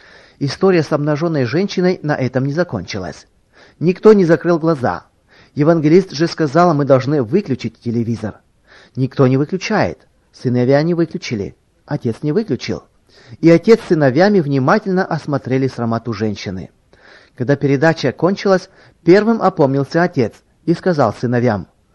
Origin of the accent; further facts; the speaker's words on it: Lodz, Łódź Voivodeship, Poland; moved away; Показывали фильм про мой родной город Лодж, в котором я вырос.